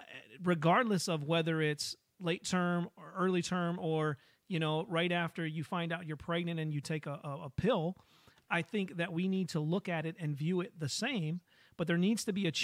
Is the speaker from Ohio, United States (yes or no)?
yes; Cleveland, Ohio, United States; I said, hey, we're from Cleveland area. We go out to Preterm.